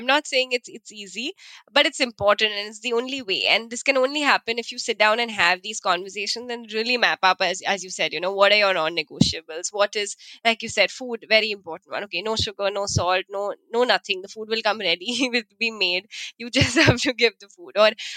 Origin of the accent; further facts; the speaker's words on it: India; we grew up in India